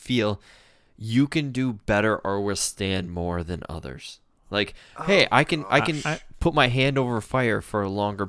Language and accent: English; Minnesota, United States; No, because I'm Minnesotan.